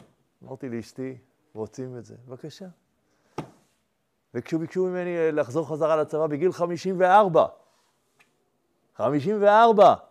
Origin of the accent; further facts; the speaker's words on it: Jerusalem, Jerusalem District, Israel; אני גדלתי בקריית יובל בירושלים, לא כמו הצפונבוני הזה. גדלתי בירושלים במקומות הכי, הכי נידחים, הכי עלובים של העיר הזאת.